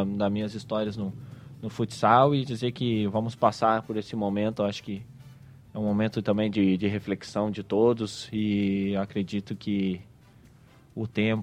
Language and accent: Portuguese; Porto Alegre, Rio Grande do Sul, Brazil; now in Francisco Beltrão, Brazil; Eu sou de Porto Alegre, aqui eu ando em Francisco Beltrão